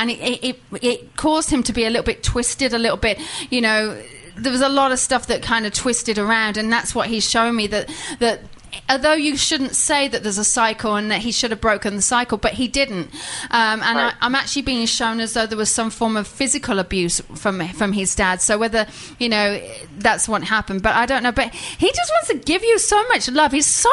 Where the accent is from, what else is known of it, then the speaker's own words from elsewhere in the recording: England, United Kingdom; Yeah, thank you. I don't know. I'm English. That's what I blame it on.